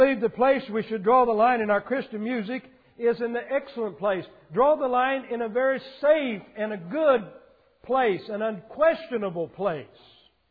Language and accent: English; Florida, United States; And I'm from Florida. I'm a Florida boy. I'm from the South.